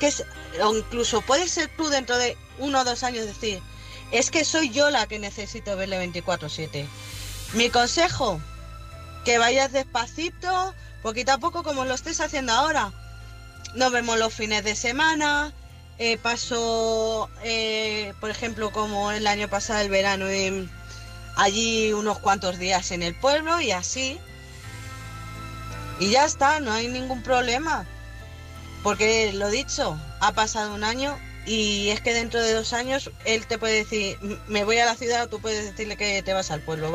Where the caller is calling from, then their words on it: Madrid, Community of Madrid, Spain; de Madrid.